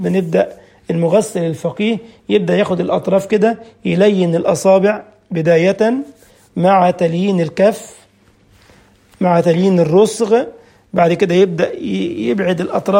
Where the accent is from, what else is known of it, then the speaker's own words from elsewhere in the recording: Egypt; وأثناء بيسموها عندنا في مصر نحنحة المتوفى